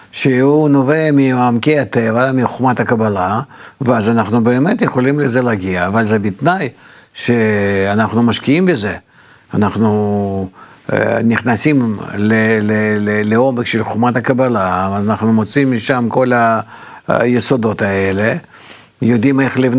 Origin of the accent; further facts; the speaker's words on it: Russia; Hebrew is a second language; now in Israel; אבל אני אגיד לך שאני גדלתי ברוסיה